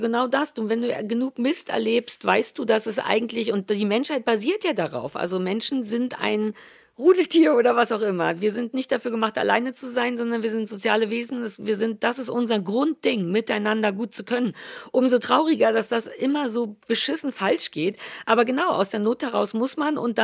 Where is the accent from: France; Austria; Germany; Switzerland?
Germany; East Germany; dieses Solidarische ist mir als Ossi gar nicht so fern.